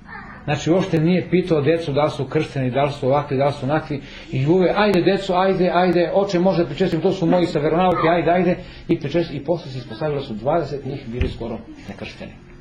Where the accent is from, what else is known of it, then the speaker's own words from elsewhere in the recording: Serbia; Mi smo takvi Srbi da moramo malo da nas iskušenja dobro izbiju